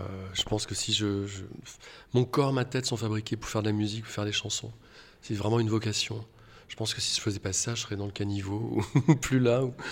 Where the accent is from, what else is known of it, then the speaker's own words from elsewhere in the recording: Rennes, Brittany, France; also born or lived in Algeria; je suis rennais, enfin, je suis né en Algérie, mais j'ai grandi à Rennes.